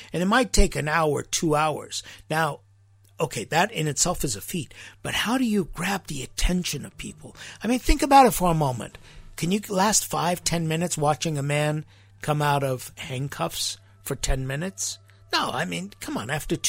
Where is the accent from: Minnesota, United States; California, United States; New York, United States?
California, United States; Los Angeles; I remember growing up in America, in Los Angeles specifically.